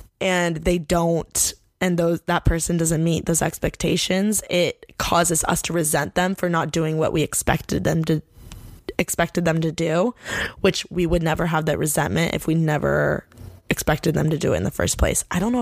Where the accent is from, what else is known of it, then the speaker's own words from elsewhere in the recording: Bloomington, Indiana, United States; So, the thing that I'm really thankful for about growing up in Bloomington is that there was a college town, so it brought a lot of like character to like the Midwest town that I live in.